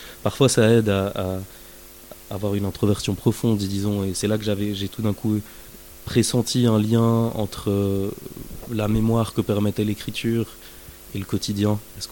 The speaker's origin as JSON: {"language": "French", "region": "Geneva", "country": "Switzerland", "tie": "born there", "also_born_or_lived": "France", "lives_now": "Neuchâtel, Switzerland", "said": "je suis né à Genève, on a pas mal déménagé, j'ai vécu au Charmy, on a vécu un peu en France, j'ai vécu à Tonnet. Puis je suis venu à Neuchâtel pour les études de sciences cognitives"}